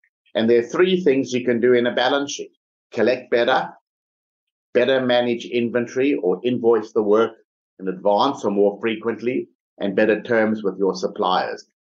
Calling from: Melbourne, Victoria, Australia; I'm doing amazing from Melbourne, Australia.

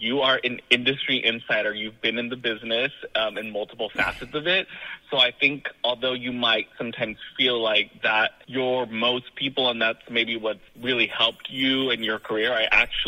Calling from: New York, United States; I'm calling from New York.

